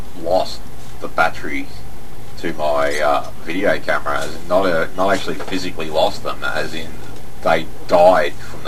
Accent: Australia; and I'm from Australia.

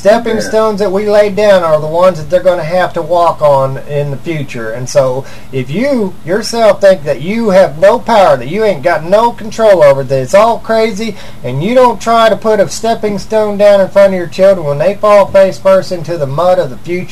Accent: Missouri, United States; I'm from Missouri.

